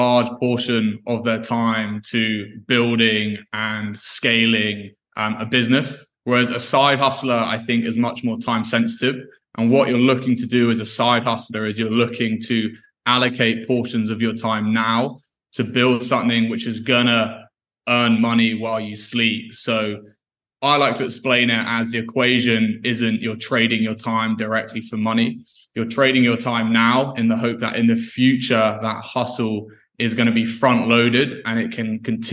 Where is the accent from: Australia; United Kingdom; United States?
United Kingdom; Scotland; I'm originally from Scotland